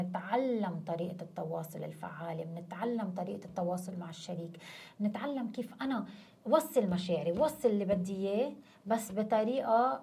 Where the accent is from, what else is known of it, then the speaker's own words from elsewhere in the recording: Syria; انا سوري عندي مشكلة يعني